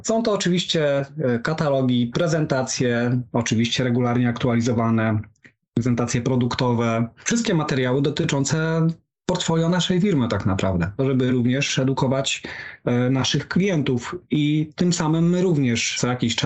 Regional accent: Olsztyn, Warmian-Masurian Voivodeship, Poland; Wiązało się to też z powrotem do mojego rodzinnego miasta, do Olsztyna, ponieważ wcześniej pracowałem w kilku innych miastach.

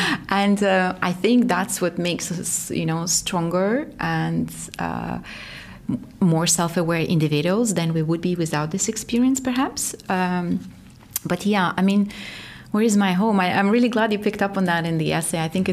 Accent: Ukraine; English is a second language; I always say, you know, I'm 36, but I'm from Ukraine. That's like I'm 50 European standards, right?

